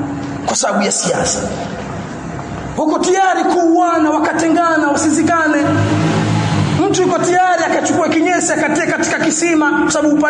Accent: Zanzibar, Tanzania; hata kule kwetu Unguja na maeneo ya Pemba

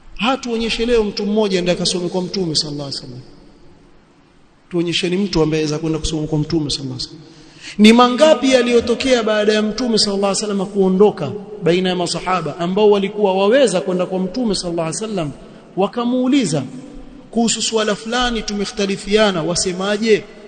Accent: Mombasa, Coast, Kenya; born there; Sasa mimi si mtu wa Mombasa, si nazaliwa pale.

